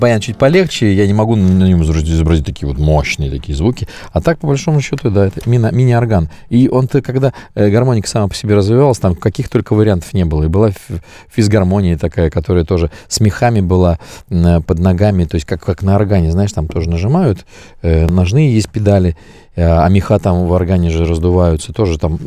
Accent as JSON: {"language": "Russian", "town": "Samara", "region": "Samara Oblast", "country": "Russia", "tie": "born there", "said": "Я очень рад, что я родился в Самаре."}